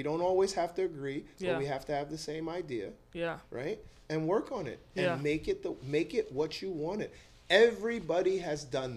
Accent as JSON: {"language": "English", "town": "Bronx", "region": "New York", "country": "United States", "tie": "born or raised there", "said": "I don't think there are people that are like, you know, I grew up in East Chester Projects."}